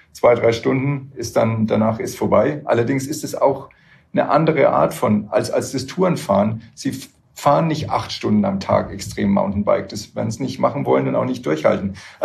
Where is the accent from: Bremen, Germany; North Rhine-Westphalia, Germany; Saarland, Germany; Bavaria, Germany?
Bavaria, Germany; Würzburg; ich komme aus Würzburg, da ist es hügelig